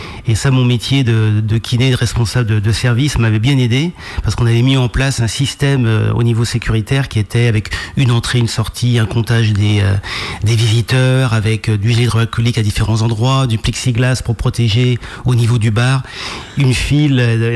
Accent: Pays de la Loire, France; Alors classiquement, quand on est de Vendée, on dit souvent que les juilletistes sont pas comme les haussiens.

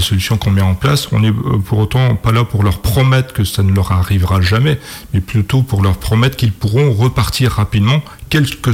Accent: Saint-Jean-de-Monts, Pays de la Loire, France; Alors aujourd'hui moi je suis originaire de Saint-Jean-de-Mont.

